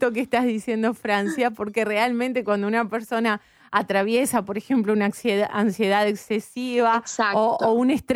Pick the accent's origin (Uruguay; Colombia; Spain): Uruguay; y yo soy uruguaya y no estoy acostumbrada a comer picante